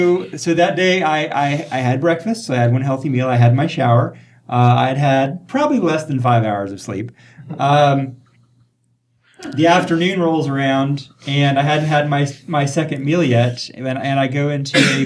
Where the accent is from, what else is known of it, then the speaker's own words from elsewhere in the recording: North Carolina, United States; And sorry, I'm from North Carolina.